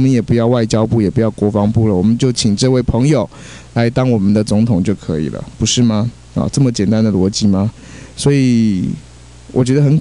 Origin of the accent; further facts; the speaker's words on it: Taiwan; 所以说我们台湾人就应该兴高采烈的接受